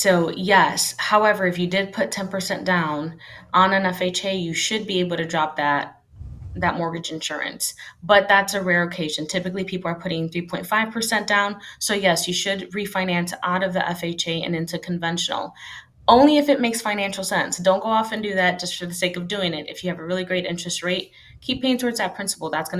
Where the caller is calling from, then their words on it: Dallas, Texas, United States; Dallas, Texas.